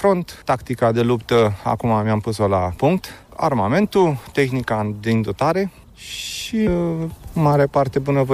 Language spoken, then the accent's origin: Romanian; Roșiorii de Vede, Teleorman, Romania; now in Craiova, Romania; sunt din Roșiorii de Vedere, din Telorman, locuiesc în Craiova din 2003, vârsta 45 de ani.